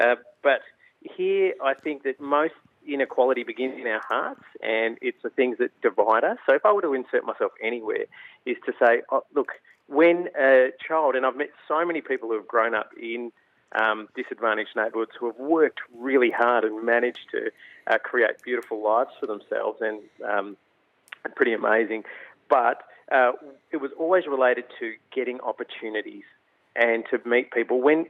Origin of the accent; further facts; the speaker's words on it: Malaysia; now in Australia; Well, you know, I'm an immigrant from Malaysia, Indian Sri Lankan background